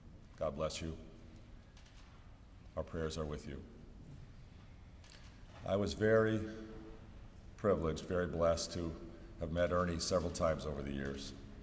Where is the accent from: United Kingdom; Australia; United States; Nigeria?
United States; Chicago, Illinois; born there; You know, I was born near Wrigley Field. I was 13 years old in 1969.